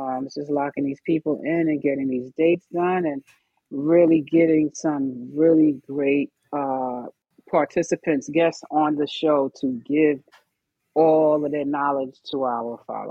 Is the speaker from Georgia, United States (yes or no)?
no; Brooklyn, New York, United States; I'm from Brooklyn, baby. I'm from Brooklyn.